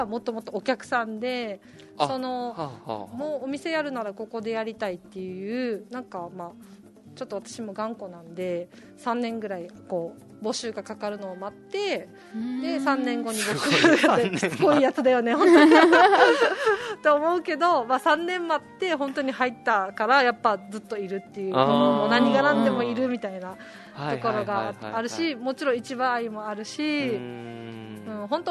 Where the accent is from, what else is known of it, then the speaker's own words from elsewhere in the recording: Uruma, Okinawa, Japan; also born or lived in Sesoko / Nagano / Gifu; 瀬底出身だけど、まあ、石川、うるま市石川、今の育ちなんですよ、うん、でだけどやっぱ海が忘れられないっていうか、うん、まあ、内地にも出たり、うん、長野に住んだり岐阜に住んだりしたんですけど